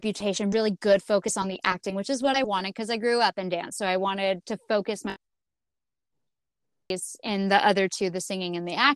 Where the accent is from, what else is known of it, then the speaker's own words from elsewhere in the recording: Atlanta, Georgia, United States; I grew up in Atlanta, so Western was an out-of-state school for me at the time, and maybe still.